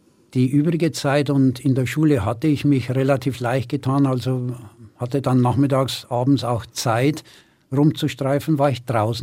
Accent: Bavaria, Germany; ich bin am Kriegsende geboren worden, am 17. April 1945, also wenige Tage vor Kriegsende. Mein Vater ist im Krieg, in der letzten Phase des Kriegs, im Januar vorher noch ums Leben gekommen. Das heißt, in diesem kleinen niederbayerischen Dorf wuchs ich ziemlich allein auf.

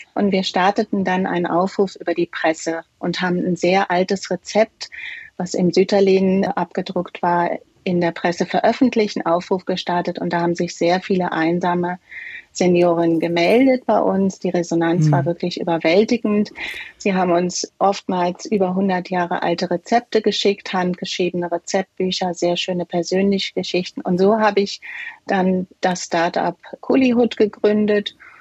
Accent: Rhineland-Palatinate, Germany; Ich komme aus einer Gastronomenfamilie aus dem Ahrtal

